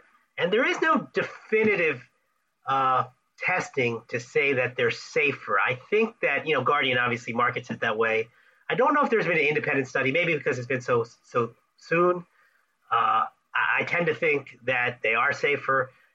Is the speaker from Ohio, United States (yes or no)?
no; Philadelphia, Pennsylvania, United States; I'm born and raised in Philadelphia, a lifelong Eagles fan.